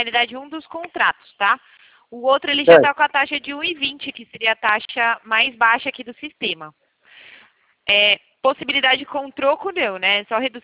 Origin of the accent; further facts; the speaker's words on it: Limeira, São Paulo, Brazil; Eu sou de Limeira.